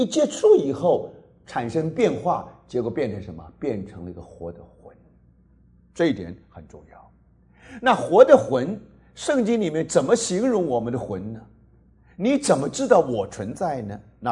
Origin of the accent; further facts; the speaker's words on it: China; 那中文是把它翻成70个人呢、啊？我们中国人不大喜欢这个魂这个字